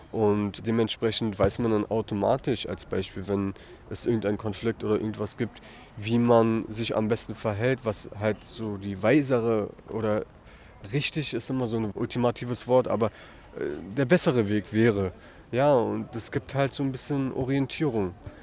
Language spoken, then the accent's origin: German; Germany; Wir sind zwar in Deutschland geboren und groß geworden